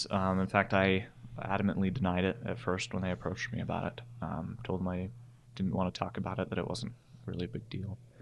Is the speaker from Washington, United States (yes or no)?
no; St. George, Utah, United States; also born or lived in Orem; I'm 22. I was born and raised in St. George, Utah. And got out of that town because it's too hot and too small. Moved to Orem for a couple years and then decided to move to a smaller town of only about 8,000 people.